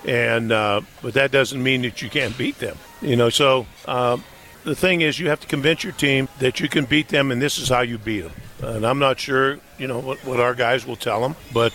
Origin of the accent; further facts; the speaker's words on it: Pennsylvania, United States; Love to play Penn State. I grew up in Pennsylvania. Always like to go back there and play.